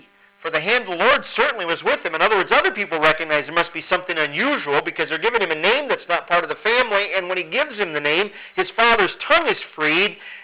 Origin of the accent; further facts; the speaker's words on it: Corwith, Iowa, United States; I remember families that I grew up with out in Corwith in Iowa, where nobody had a name if it wasn't a family name already.